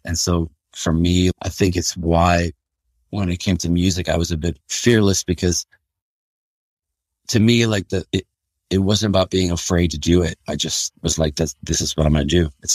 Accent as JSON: {"language": "English", "town": "Pittsfield", "region": "Massachusetts", "country": "United States", "said": "Yeah, I was born in Pittsfield, Massachusetts, in Western Mass. It's funny because when I tell people I'm from Western Mass"}